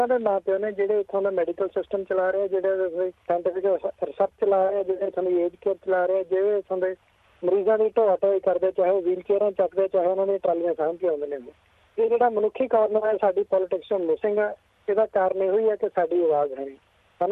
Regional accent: Akalia, Punjab, India; now in Australia; ਮੈਂ ਪਿੱਛੋਂ ਜਨਾਬ ਮਾਲਵੇ ਨਾਲ ਸੰਬੰਧ ਰੱਖਦਾ। ਮਾਨਸਾ ਜ਼ਿਲ੍ਹੇ 'ਚ ਪਿੰਡ ਹੈ ਮੇਰਾ ਨਿੱਕਾ ਜਿਹਾ, ਉੱਥੋਂ ਅਕਲੀਆ, ਉੱਥੋਂ ਉਸ ਸ਼ਹਿਰ ਦਾ ਮੈਂ, ਉਸ ਪਿੰਡ ਦਾ …। ਅਤੇ ਅੱਜ ਤੋਂ 10 ਸਾਲ ਪਹਿਲਾਂ ਇੱਥੇ ਪ੍ਰਵਾਸ ਕੀਤਾ ਸੀ।

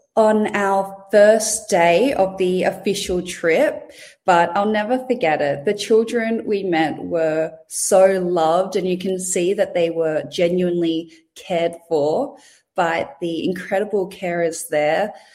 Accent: Australia; As a Filipino born and raised in Australia, I really see myself as a bit of a bridge between Australia and the Philippines.

